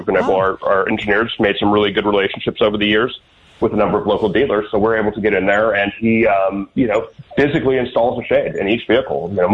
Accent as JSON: {"language": "English", "town": "Chicago", "region": "Illinois", "country": "United States", "said": "I'm from Chicago too, so I know, I understand."}